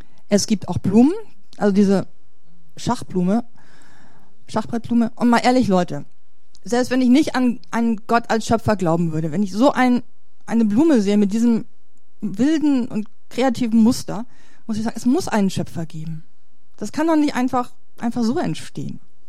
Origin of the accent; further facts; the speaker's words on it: Allermöhe, Hamburg, Germany; Und hier bei uns im Norden, auch da, wo ich herkomme, Allermöhe, da macht man sich das auch zunutze.